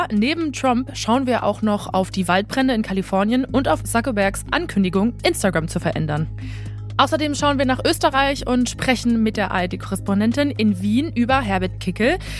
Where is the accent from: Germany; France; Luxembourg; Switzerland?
France; Ich komme ja aus Frankreich und da sind Böller verboten.